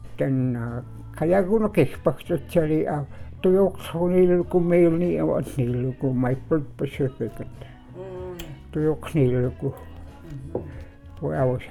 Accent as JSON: {"language": "English", "town": "English Bay", "region": "Alaska", "country": "United States", "tie": "born there", "said": "Mostly I spent my time in English Bay. That's where I was born. And I know like me, I was born in English Bay."}